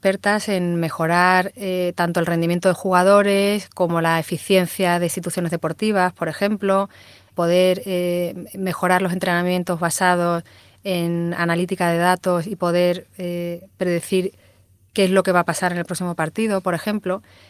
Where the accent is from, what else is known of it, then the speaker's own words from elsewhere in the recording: Andalusia, Spain; yo que vivo, bueno, que soy andaluza